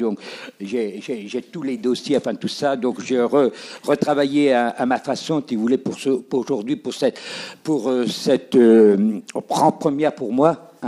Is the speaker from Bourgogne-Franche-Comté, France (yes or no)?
no; Vire, Normandy, France; moi, je suis de Vire, hein, je viens de Vire, hein, du Calvados.